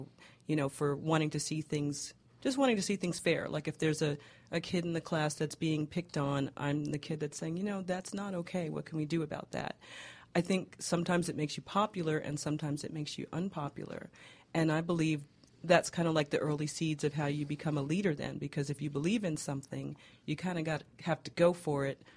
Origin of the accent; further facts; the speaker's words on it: New York, United States; now in Atlanta, United States; I was born in New York, grew up there